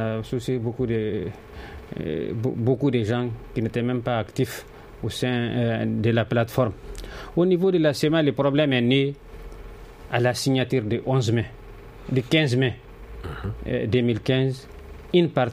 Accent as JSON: {"language": "French", "country": "Mali", "said": "C'est ce que je déplore vivement en tant que Malien"}